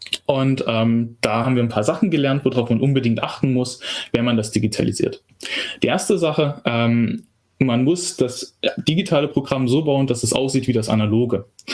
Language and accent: German; Leipzig, Saxony, Germany; ich komme aus Leipzig, da wo die meisten von euch, glaube ich, jetzt am liebsten auch wären